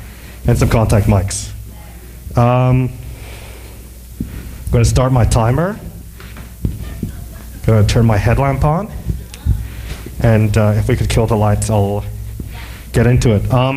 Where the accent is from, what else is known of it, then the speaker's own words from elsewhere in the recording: Kingston, Ontario, Canada; I'm from Kingston, Ontario. I'm cursed to live there at this point in time.